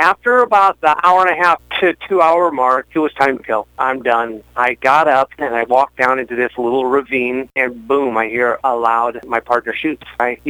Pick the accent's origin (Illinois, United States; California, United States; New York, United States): California, United States; I came from California, was pretty much just involved in waterfowl hunting. So coming to Idaho and being involved in big game hunting was a new thing for me.